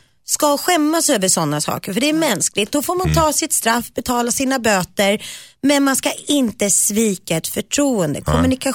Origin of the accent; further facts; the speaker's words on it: Nacka, Stockholm County, Sweden; det var ute i Nacka där jag växte upp.